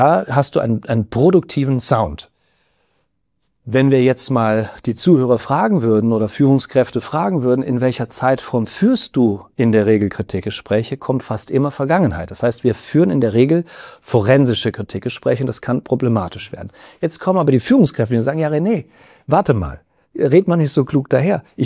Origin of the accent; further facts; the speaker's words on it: Rhineland-Palatinate, Germany; Ich komme aus dem Westerwald, ich habe eine SCH-CH-Schwäche, an der ich aber hart gearbeitet habe.